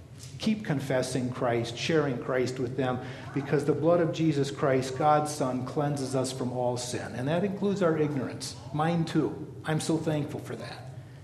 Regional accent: Oregon, United States; In my home state, there was a young woman, home state of Oregon

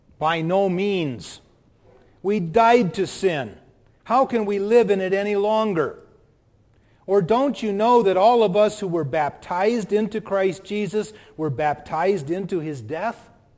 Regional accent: Minnesota, United States; accent: Minnesota; So I'll just ask you with my Minnesota accent.

